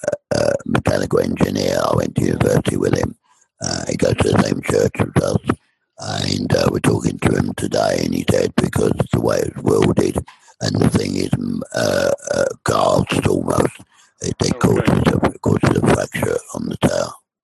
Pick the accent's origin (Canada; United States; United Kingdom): United Kingdom; England; moved away as an adult; now in Ireland; It's because I am an outsider, because I come from England.